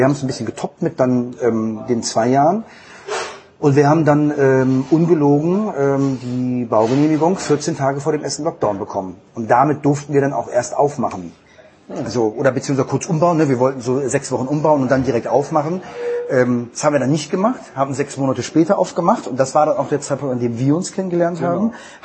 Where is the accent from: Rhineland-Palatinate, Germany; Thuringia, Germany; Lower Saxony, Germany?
Lower Saxony, Germany; Hanover; born there; Also, dass ich in Hannover geboren bin, ist, glaube ich, eher uninteressant und sollte man vielleicht nicht nach außen hinhängen. Aber ich liebe Hannover.